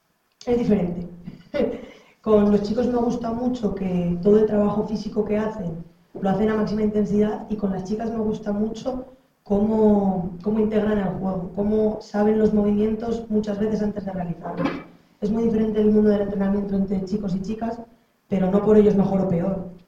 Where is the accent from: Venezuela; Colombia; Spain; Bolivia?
Spain; Teruel, Aragon; allí en Teruel, que es mi ciudad natal, y estuve jugando desde los 3 años hasta los 19 sin parar.